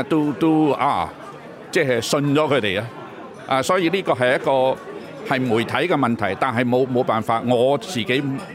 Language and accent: Chinese; Australia; 一個呢就是我們澳洲人的態度